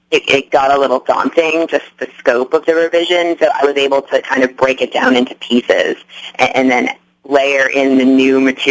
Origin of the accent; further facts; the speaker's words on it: Massachusetts, United States; I'm from Massachusetts. I lived in Massachusetts my whole life